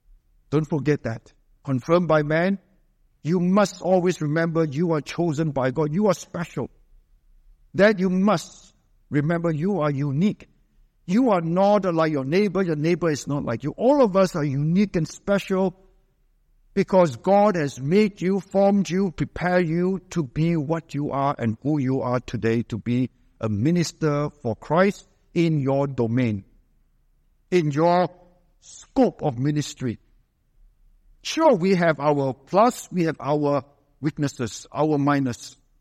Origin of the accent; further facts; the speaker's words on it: Seremban, Negeri Sembilan, Malaysia; also born or lived in Singapore; I was born in Singapore, brought up in Seremban. And then I ended up here.